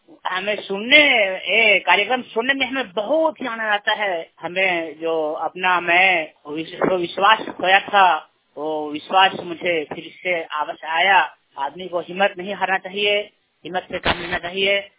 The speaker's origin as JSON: {"language": "Hindi", "town": "Rajpur", "region": "Jharkhand", "country": "India", "said": "और मैं राम राजपुर पोस्ट राजपुर थाना राजपुर जिला चतरा झारखंड का निवासी हूँ। मैं दोनों आंखों से ब्लाइंड हूँ"}